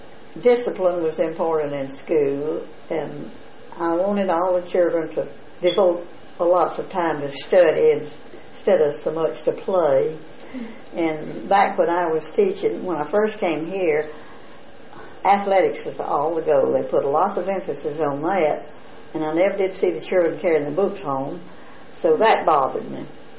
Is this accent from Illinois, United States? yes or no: no; Ragland, Alabama, United States; And I was born in Ragland at home. And Dr. Brown was my doctor.